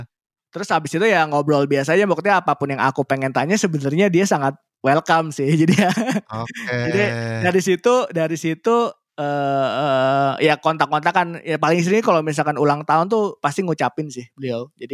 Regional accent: Indonesia; kenalin diri … di aku dari Indonesia

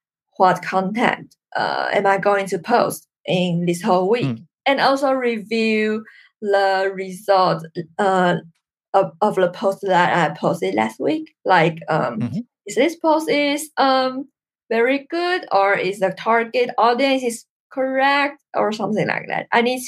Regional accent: Taiwan; Well, I'm from Taiwan.

